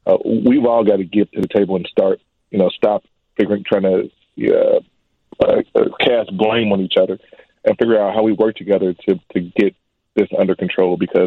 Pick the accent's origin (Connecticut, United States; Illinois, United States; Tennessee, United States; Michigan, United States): Illinois, United States; Chicago; you know, I'm from Chicago. This is not who we are, but this is absolutely where we are.